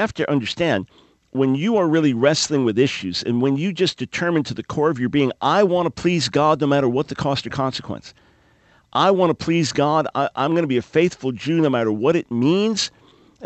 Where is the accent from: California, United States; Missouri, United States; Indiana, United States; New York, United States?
New York, United States; the wishy-washy Judaism I grew up with on Long Island